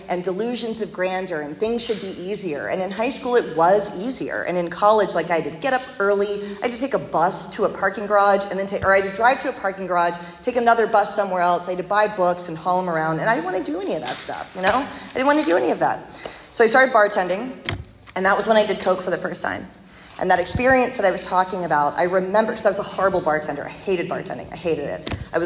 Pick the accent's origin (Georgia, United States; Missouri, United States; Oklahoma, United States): Georgia, United States; so growing up, I'm from Georgia, and I went to this like really academically advanced school.